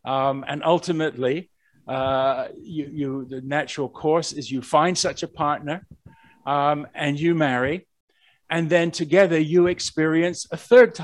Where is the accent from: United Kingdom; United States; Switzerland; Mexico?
United Kingdom; England; I'm originally from England.